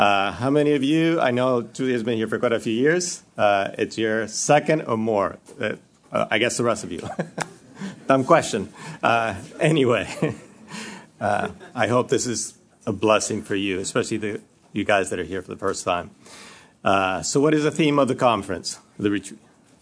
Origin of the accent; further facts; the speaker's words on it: Argentina; first language Spanish; English is a second language; Okay, I'm from Argentina. So my first language is Spanish.